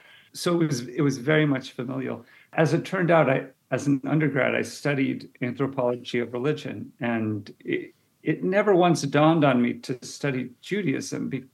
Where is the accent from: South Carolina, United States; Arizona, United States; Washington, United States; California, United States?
Arizona, United States; Phoenix; So I grew up in Phoenix, Arizona, and I had the tremendous blessing of growing up in the same place as my grandparents